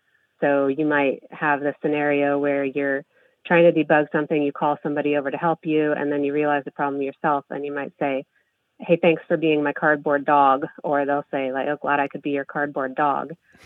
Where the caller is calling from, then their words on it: Carmel, Indiana, United States; Hi, this is … I'm calling from Carmel, Indiana.